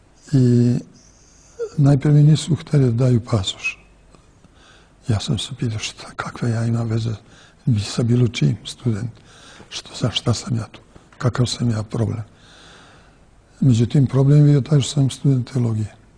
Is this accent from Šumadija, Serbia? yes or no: no; Vojvodina, Serbia; pogotovo sam kao mali gimnazista u Somborskoj gimnaziji raspuste provodio u manastirima našim, najpre ovde u rodnoj Bačkoj, u manastiru Bođanima, kasnije na Fruškoj gori.